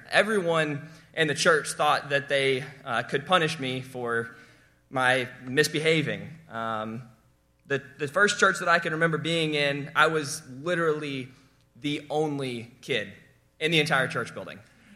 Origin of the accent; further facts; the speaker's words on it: Alabama, United States; But don't worry, I'm from Alabama, so I know how to professionally redneck things